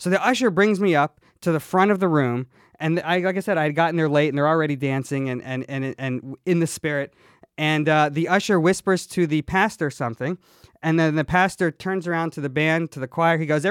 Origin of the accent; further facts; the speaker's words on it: Bible Belt, United States; I grew up in the Bible Belt.